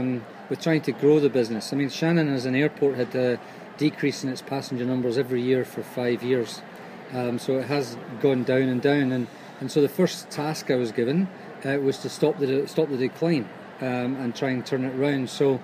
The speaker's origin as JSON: {"language": "English", "town": "Troon", "region": "Scotland", "country": "United Kingdom", "moved": "yes", "lives_now": "Ireland", "said": "I'm Scottish indeed, from the west coast of Scotland, Troon in Ayrshire."}